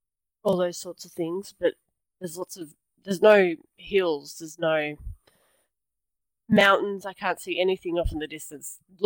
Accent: Hobart, Tasmania, Australia; And see, I come from Hobart, which is the smallest capital city in Australia. Island below the island. And it was a little town.

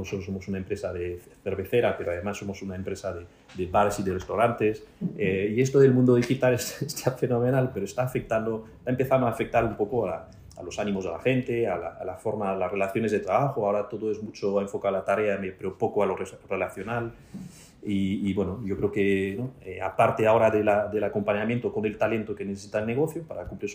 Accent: Galicia, Spain; Después tenemos otro atractivo, que somos gallegos, y ya sabes que hay gallegos en todas partes

